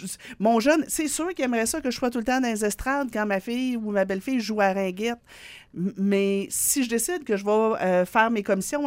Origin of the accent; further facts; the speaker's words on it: Thetford Mines, Quebec, Canada; moi, chez nous, là, je viens de Thetford-Mind. Mon père travaillait à la mine, puis ma mère était à la maison à temps plein.